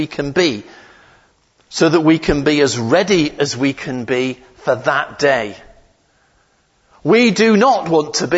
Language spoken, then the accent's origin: English; United Kingdom; Or perhaps, being typically British, if I'm allowed to say that, meh, not really.